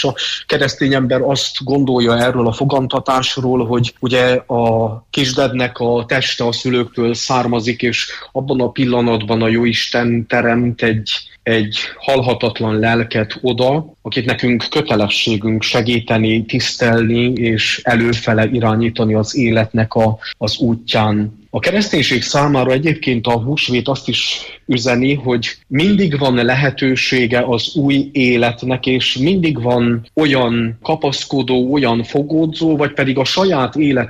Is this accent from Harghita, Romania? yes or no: yes; Csíkdelne, Harghita, Romania; ugyanis én Csíkdellén nevelkedtem